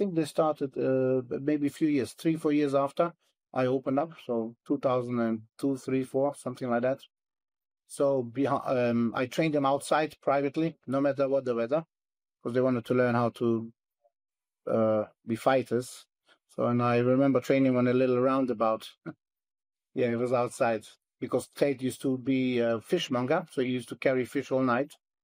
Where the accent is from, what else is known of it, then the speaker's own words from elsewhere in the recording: Bosnia & Herzegovina; moved away as an adult; also born or lived in Germany; now in United Kingdom; So I was born basically in Bosnia. I went to Germany as a kid. I came back as a junior, just about 2 years before military